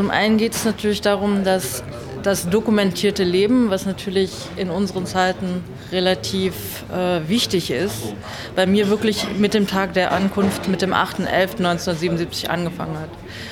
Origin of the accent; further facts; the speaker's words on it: Osnabrück, Lower Saxony, Germany; also born or lived in South Korea; Ich bin 1977 in Südkorea geboren und im November 1977 nach Osnabrück in Niedersachsen adoptiert worden und bin dann in Niedersachsen, dort in Deutschland, mit meiner Adoptivfamilie aufgewachsen.